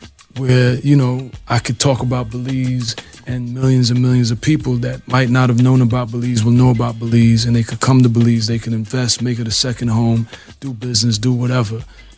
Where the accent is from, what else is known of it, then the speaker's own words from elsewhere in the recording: Brooklyn, New York, United States; even though I know them and we're from Brooklyn and we all cool